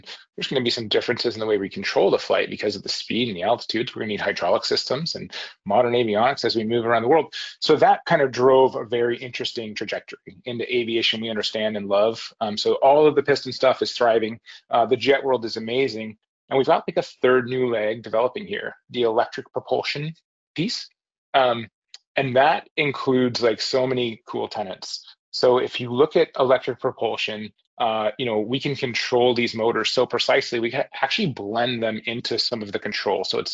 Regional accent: Cleveland, Ohio, United States; So by age of 9 or so, I was mowing lawns to earn money, growing up in the Cleveland area

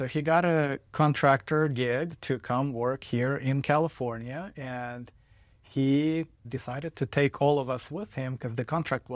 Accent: Dubna, Moscow Oblast, Russia; moved away; born and raised in Russia, in a small city called Dubna. And when we departed, I think that city was about 60,000 people, so very small town. Spent my youth there.

